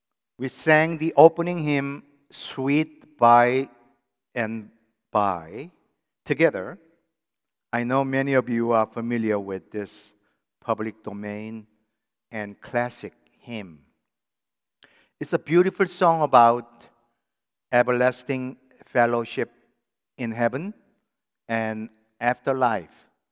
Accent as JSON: {"language": "English", "country": "South Korea", "tie": "born or raised there", "said": "I remember when I was growing up in Korea during 1960s and 70s"}